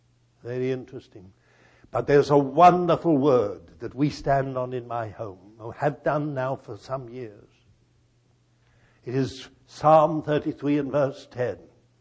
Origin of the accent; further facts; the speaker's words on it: Israel; I come from Israel, as you all know.